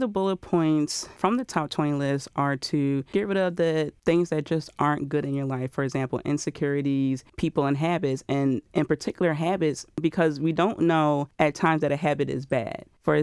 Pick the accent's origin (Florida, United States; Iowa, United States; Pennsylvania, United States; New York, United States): Pennsylvania, United States; Philadelphia; South Philadelphia.